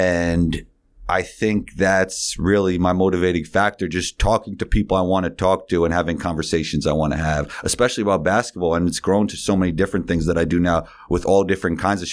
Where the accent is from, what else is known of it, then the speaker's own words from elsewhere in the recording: New York City, New York, United States; And yeah, growing up in New York City was more about even the summers than the school year, right?